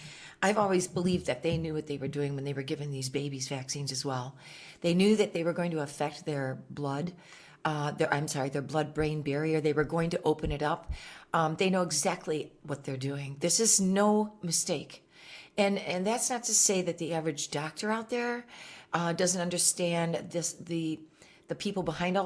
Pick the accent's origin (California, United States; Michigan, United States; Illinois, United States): Michigan, United States; I'm from Michigan originally